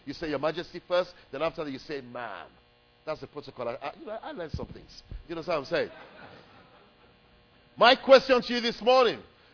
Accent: Nigeria; when I was growing up in Nigeria, when the queen was coming

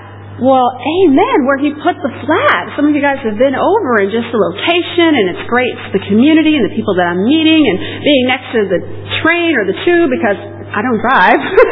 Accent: United States; now in London, United Kingdom; I'm an American in London.

